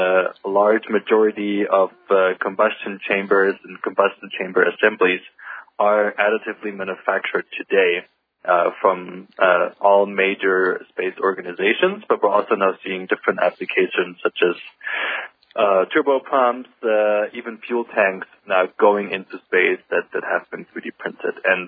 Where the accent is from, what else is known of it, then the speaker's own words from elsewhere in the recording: Germany; English is a second language; growing up in Germany, Germans certainly have less exposure to organizations such as